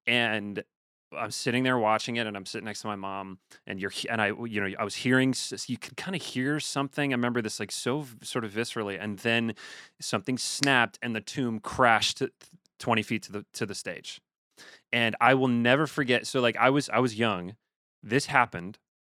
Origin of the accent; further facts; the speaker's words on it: Chicago, Illinois, United States; So I grew up in Chicago, and I saw Aida out of town in Chicago in 1999, 2000, right?